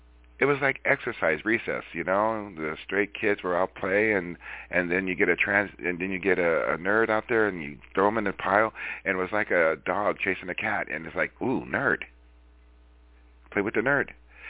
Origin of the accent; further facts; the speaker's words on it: Los Angeles, California, United States; I grew up in Hollywood, and they used to have restaurants for shows.